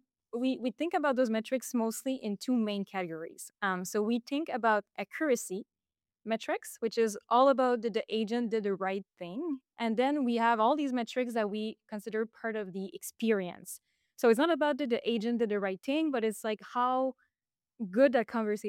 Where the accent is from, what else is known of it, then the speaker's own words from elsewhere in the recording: Quebec, Canada; first language French; English is a second language; If I think about French, so I'm from Quebec, and there's a level of formality that might be expected in a work context.